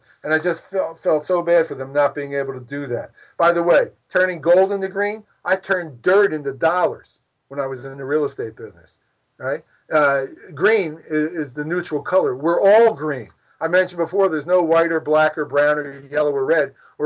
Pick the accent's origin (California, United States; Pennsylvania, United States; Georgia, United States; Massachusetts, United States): Pennsylvania, United States; Philadelphia; I grew up in Philadelphia and I watched Allen Iverson